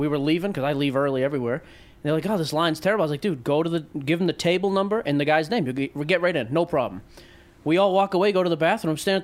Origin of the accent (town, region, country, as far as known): Boston, Massachusetts, United States